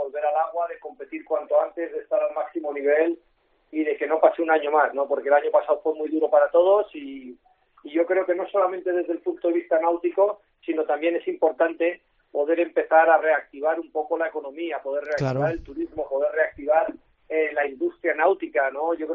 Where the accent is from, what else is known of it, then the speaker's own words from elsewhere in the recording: Spain; se me ve un poco el plumero como español